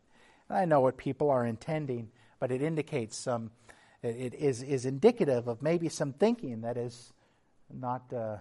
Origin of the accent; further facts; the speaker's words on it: Texas, United States; Back where I grew up on the Texas-Mexico border, also close to the Texas Gulf Coast